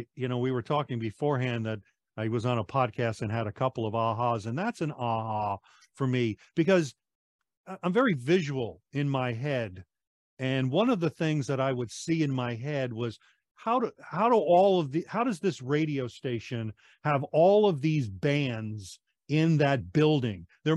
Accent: New York, United States; When I was a kid, I was a shy little pimply kid growing up on Long Island, New York.

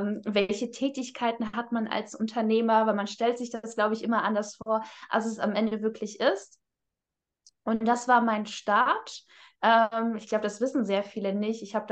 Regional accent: Hamburg, Germany; Also ich komme ja aus Hamburg und damals habe ich noch hier gelebt.

